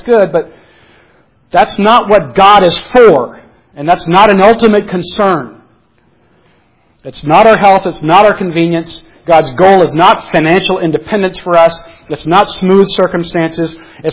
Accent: South Carolina, United States; Sorry, I'm from South Carolina.

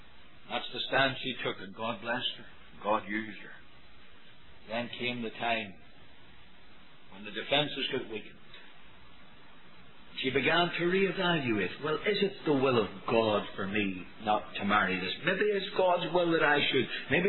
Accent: Belfast, Northern Ireland, United Kingdom; the little church I grew up in Belfast.

